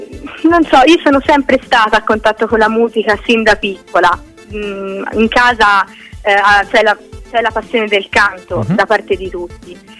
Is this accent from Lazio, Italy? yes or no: yes; Rome, Lazio, Italy; born there; now in Prato, Italy; Sì, io sono nata a Roma, i miei parenti sono di Roma, vivo a Prato da 12 anni